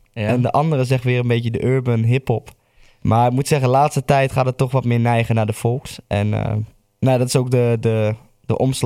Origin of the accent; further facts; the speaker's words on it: Apeldoorn, Gelderland, Netherlands; Uit? Vanuit Apeldoorn.